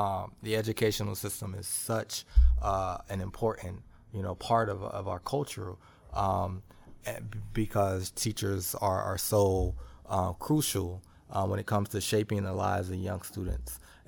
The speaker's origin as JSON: {"language": "English", "region": "Ohio", "country": "United States", "said": "So that being said, I'm from Ohio."}